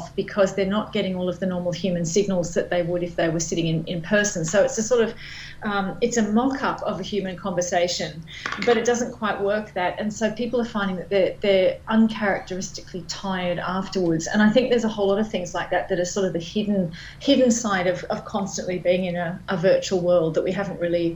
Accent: Australia; that I'm Australian in my soul, and I want to come home.

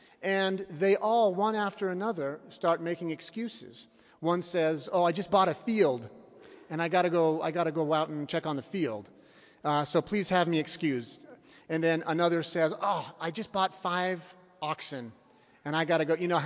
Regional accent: Salt Lake City, Utah, United States; This is my home metropolis, because I'm from Salt Lake City originally. So I feel like I've come home

